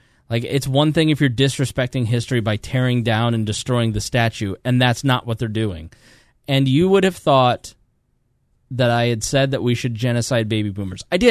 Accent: Indiana, United States; accent: Hoosier; And I know my Hoosier accent says minz.com

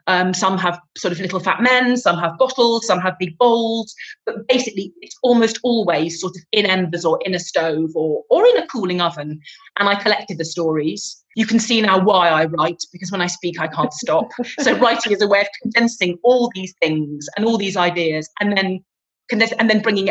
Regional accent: England, United Kingdom; Well, I mean, I'm English

